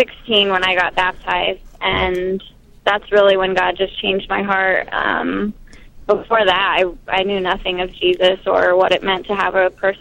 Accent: Las Vegas, Nevada, United States; I grew up in Vegas, and so I was constantly surrounded by all of the billboards

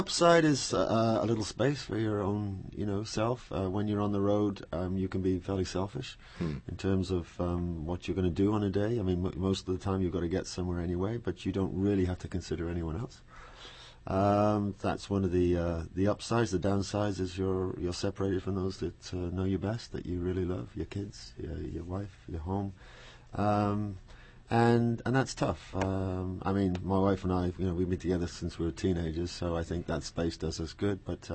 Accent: Wales, United Kingdom; so I can come as a Welsh singer-songwriter and people are really interested in what I've got to say

